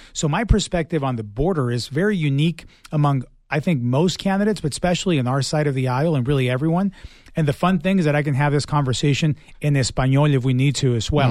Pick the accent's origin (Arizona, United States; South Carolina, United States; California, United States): Arizona, United States; Tucson; I came as a young boy. I grew up here in Tucson and went through that process with my parents.